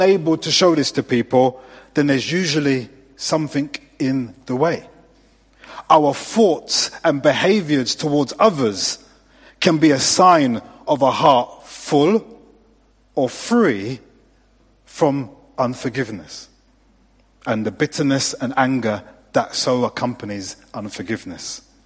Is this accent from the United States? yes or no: no; London, United Kingdom; I'm a boy from South London.